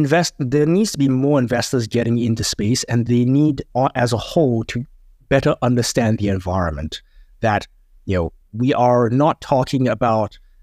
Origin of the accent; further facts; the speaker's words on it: Singapore; So I'm from Singapore